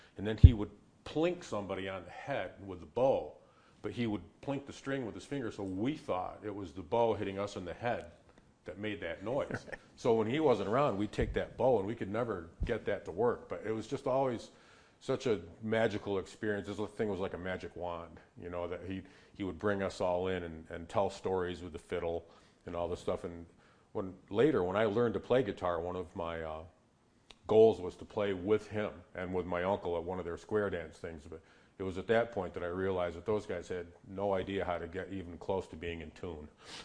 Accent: Owego, New York, United States; I grew up downriver in Owego, and I had a grandfather who was a, forgive the cliche so early, a larger-than-life character

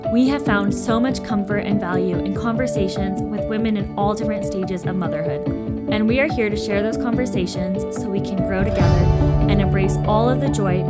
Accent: Denver, Colorado, United States; I am a professional photographer. I am from Denver.

